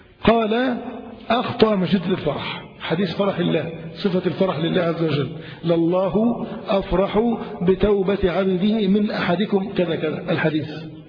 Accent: Egypt; عندنا في مصر

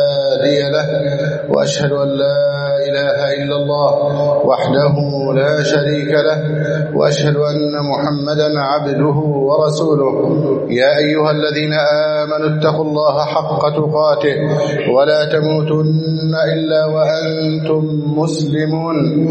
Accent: Egypt; اللهم احفظ بلدنا مصر، اللهم اجعلها سخاء رخاء

